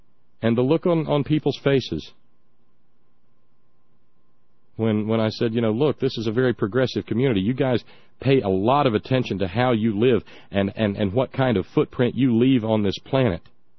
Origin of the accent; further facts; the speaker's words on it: Alabama, United States; Growing up in Alabama, one of my first memories of learning history